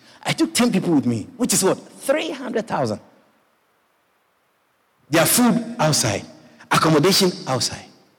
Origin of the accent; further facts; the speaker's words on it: Ghana; Marlon here went to where I came from. I come from Ghana, West Africa.